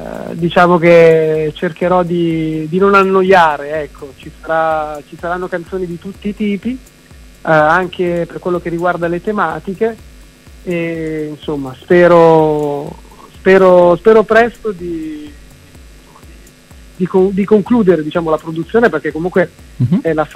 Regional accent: Lombardy, Italy; Io sono della provincia di Varese

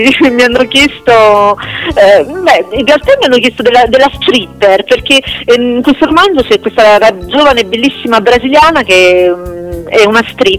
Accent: Naples, Campania, Italy; io ho ambientato la storia a Napoli perché sono napoletana

